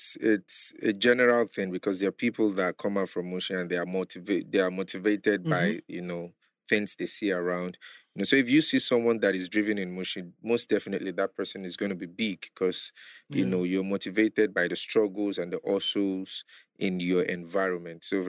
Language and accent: English; Lagos, Nigeria; Born and bred in Lagos.